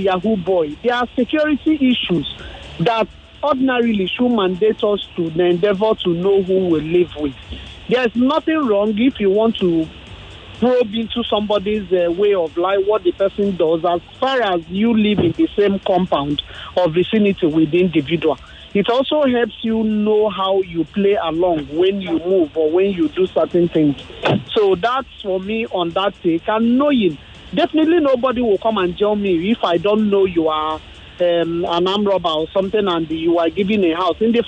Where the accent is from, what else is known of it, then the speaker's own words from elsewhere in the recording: Enugu, Enugu State, Nigeria; I could remember years back growing up in Enugu then.